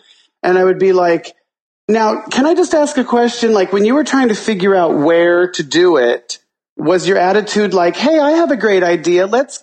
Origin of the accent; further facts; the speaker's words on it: Arizona, United States; also born or lived in Los Angeles; You know, I grew up in Arizona and I moved to L.A. in the 80s.